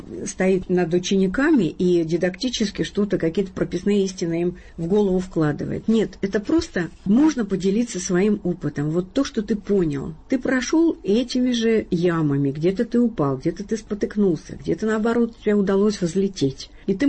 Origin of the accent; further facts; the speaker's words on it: Pyatigorsk, Stavropol Krai, Russia; born there; я родилась на Северном Кавказе, в Пятигорске, юг, много солнца, единственный ребенок, поздний.